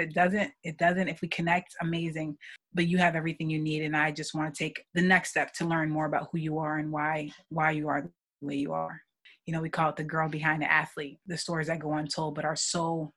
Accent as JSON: {"language": "English", "town": "New York City", "region": "New York", "country": "United States", "tie": "born or raised there", "said": "I grew up as a first generation in first generation Guinean, born and raised in New York City."}